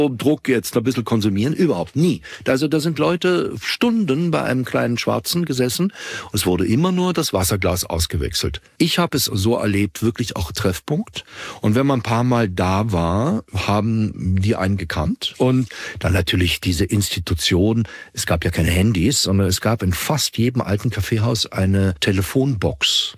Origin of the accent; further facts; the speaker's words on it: Vienna, Austria; zur Hofburg, also das imperiale Wien